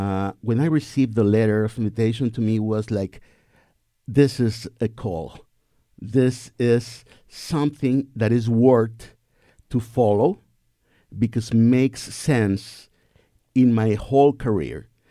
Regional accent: Chihuahua, Mexico; I'm from Chihuahua, but I was studying there. I studied theology in Mexico City.

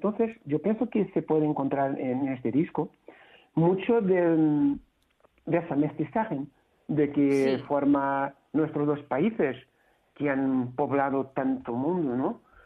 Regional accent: Lisbon, Portugal; Spanish is a second language; Bueno, yo soy de Portugal, de Lisboa, realmente.

